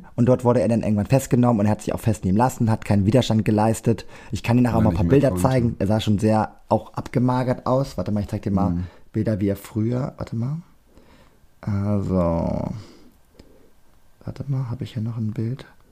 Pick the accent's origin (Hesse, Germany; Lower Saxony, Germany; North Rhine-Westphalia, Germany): Lower Saxony, Germany; Cuxhaven; Wer es nicht weiß, ich komme ja aus Cuxhaven.